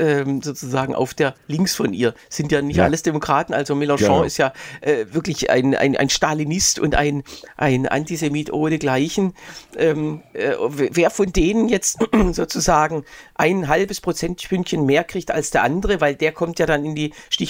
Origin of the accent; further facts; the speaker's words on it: Öhringen, Baden-Württemberg, Germany; Am 4. Juli war ich bei uns in Öhringen